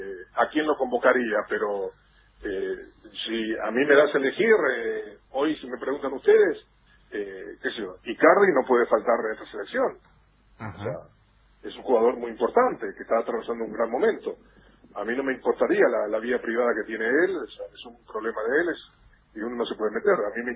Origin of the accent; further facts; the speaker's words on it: Paraguay; yo como paraguayo me siento orgulloso